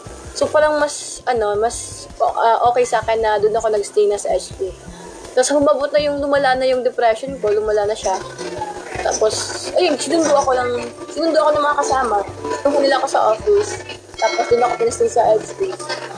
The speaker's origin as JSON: {"language": "Tagalog", "region": "Eastern Visayas", "country": "Philippines", "second_language": "Tagalog", "said": "Actually, very conscious ako sa Tagalog ko kasi hindi ako Tagalog. Waray, talagang family."}